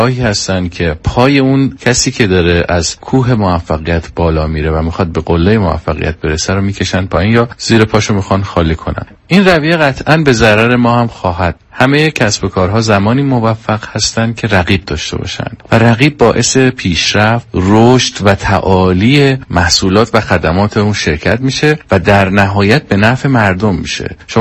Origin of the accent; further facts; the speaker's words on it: Iran; به خاطر اینکه ما همه ایرانی هستیم